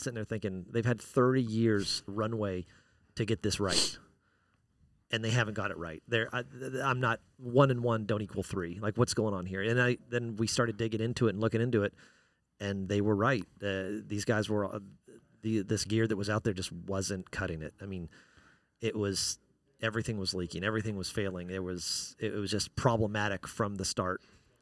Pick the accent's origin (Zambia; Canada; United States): United States; Wyoming; I was born and raised in Wyoming. Grew up on ranches.